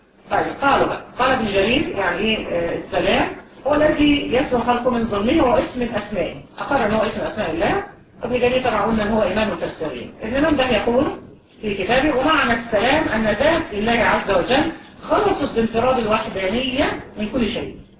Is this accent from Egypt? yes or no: yes; Egypt; واحدة بالمريضة عندنا في مصر ان حد يكون مريض ويبقى كويس نقول ايه؟